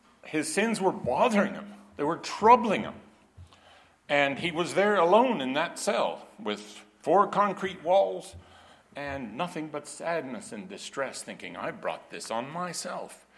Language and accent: English; Canada; You know, I'm a Canadian.